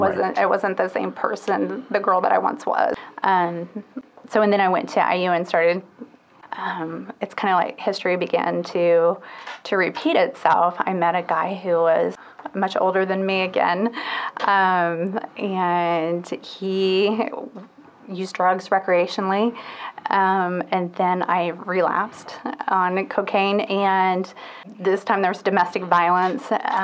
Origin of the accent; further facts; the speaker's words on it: Crawfordsville, Indiana, United States; I'm from Crawfordsville. Born and raised here. I am a social worker here in town.